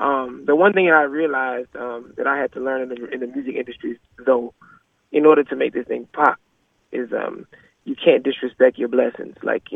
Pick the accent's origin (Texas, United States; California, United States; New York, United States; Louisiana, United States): Louisiana, United States; I come from Louisiana where I've never had a financial investor.